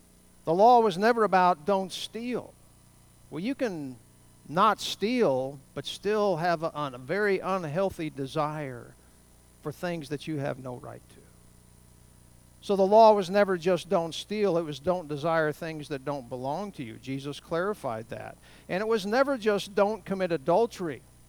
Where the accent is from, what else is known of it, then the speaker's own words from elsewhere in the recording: Tennessee, United States; Ann's from Tennessee. I'm kind of from Tennessee.